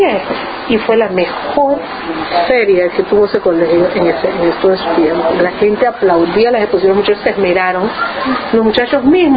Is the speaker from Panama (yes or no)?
yes; Panama; porque somos panameños.